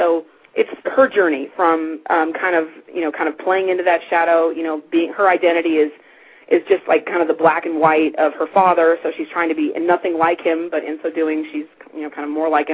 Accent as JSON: {"language": "English", "town": "Pasadena", "region": "California", "country": "United States", "tie": "born or raised there", "said": "I love L.A. I was born and bred in Pasadena"}